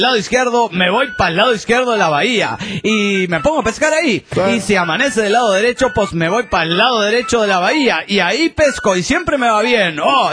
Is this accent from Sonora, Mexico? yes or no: no; Los Cabos, Baja California Sur, Mexico; de Los Cabos, Baja California Sur.